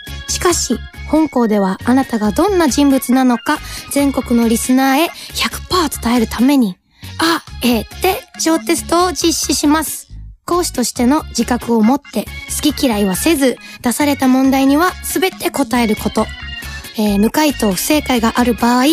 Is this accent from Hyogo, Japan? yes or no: no; Fukuoka, Japan; やっぱ私地元福岡出身なんですけれども、そういうこう博多弁とかはやっぱり馴染みがあるので